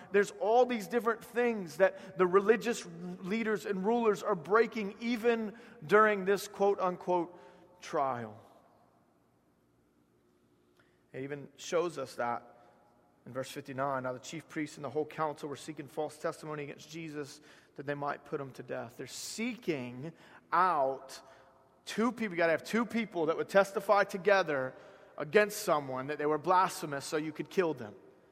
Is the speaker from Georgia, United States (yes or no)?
yes; Georgia, United States; I'm just from South Georgia, and I can't escape it.